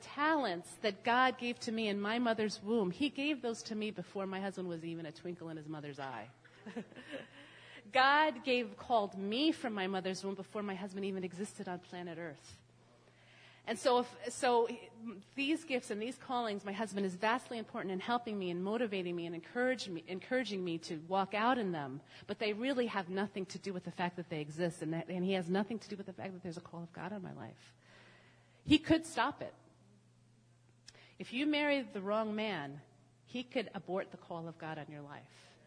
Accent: Brooklyn, New York, United States; I grew up in Brooklyn in a working class home.

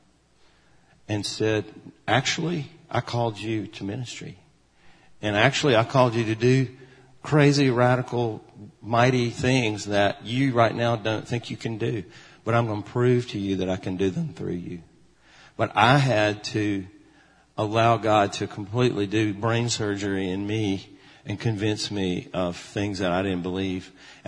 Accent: the South, United States; I grew up in the South where football is king

